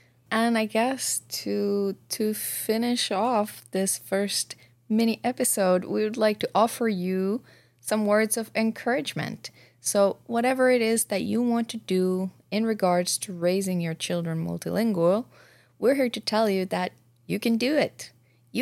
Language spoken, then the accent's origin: English; Finland; moved away as an adult; also born or lived in Sweden / Scotland; now in Montreal, Canada; I am originally from Finland. And when I was 18, I moved to Sweden to work there for a little bit.